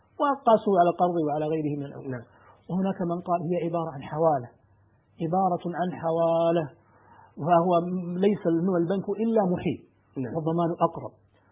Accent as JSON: {"language": "Arabic", "country": "Kuwait", "said": "عندنا في الكويت"}